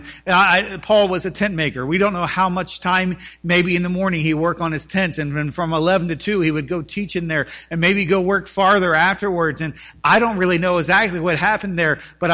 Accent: Elkton, Maryland, United States; When I grew up in Elkton, Maryland, Elkton is here.

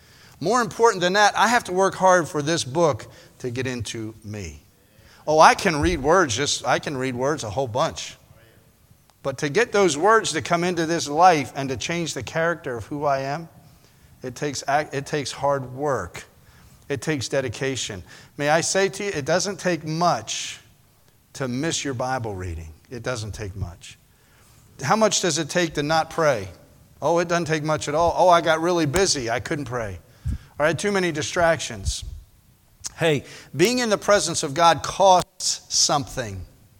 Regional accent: Pennsylvania, United States; By the way, I'm from Pennsylvania. I'm sorry. I know I'm a Yankee. I'm sorry I came below the Mason-Dixon line.

